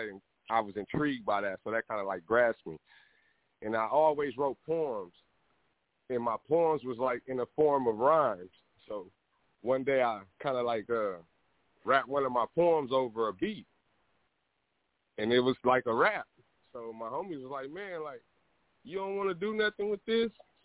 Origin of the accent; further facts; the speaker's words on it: Compton, California, United States; I'm from Compton, California, you know. You know, I was raised up